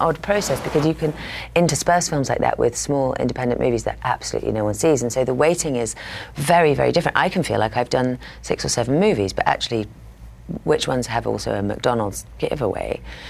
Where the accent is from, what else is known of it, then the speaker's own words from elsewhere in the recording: England, United Kingdom; I was so identified with being English and British and from England and my family